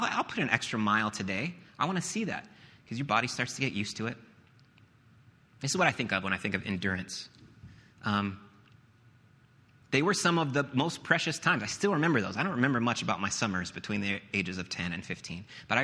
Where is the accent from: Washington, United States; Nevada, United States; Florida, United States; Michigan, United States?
Florida, United States; Also, I'm from Florida. I don't know anything about mountains.